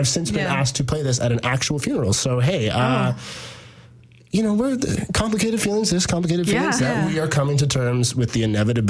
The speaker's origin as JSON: {"language": "English", "town": "Guelph", "region": "Ontario", "country": "Canada", "tie": "born or raised there", "said": "despite the fact that I grew up in Guelph, hilarious, I was like 25 or 26."}